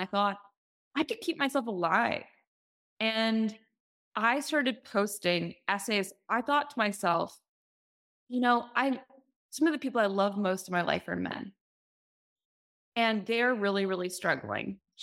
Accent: New York, United States; We grew up in the Catskills, rehabilitating wild raccoons and possums.

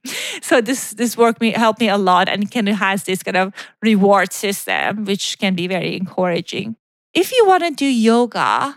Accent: Iran; It's funny, when I was growing up in Iran, I don't know, like 10 years ago, no, about like 25 years ago, 30 years ago

